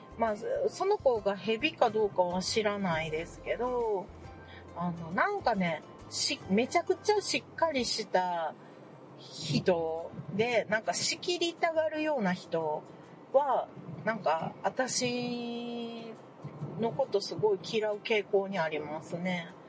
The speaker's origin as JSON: {"language": "Japanese", "region": "Nara", "country": "Japan", "said": "今はちょっと大阪の方までね、私奈良なんですけど行ってて"}